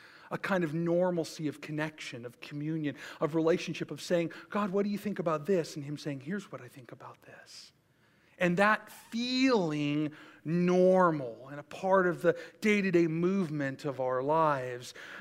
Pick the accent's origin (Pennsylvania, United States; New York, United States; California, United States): California, United States; Alpine; I grew up in East County, San Diego. Go Chargers, go Padres, Jesus' favorites. That's why they lose all the time. I grew up in a little town called Alpine on your way up into the Cuyamaca Mountains